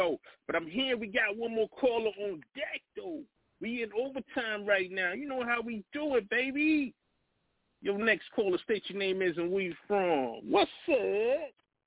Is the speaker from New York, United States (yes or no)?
yes; Rochester, New York, United States; You know, that is my hometown. You know, Rochester, New York, stand up.